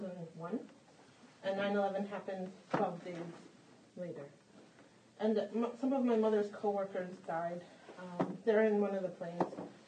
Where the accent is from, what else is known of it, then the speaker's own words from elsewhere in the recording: New York, United States; I grew up in New York, so I moved here, actually to Centerville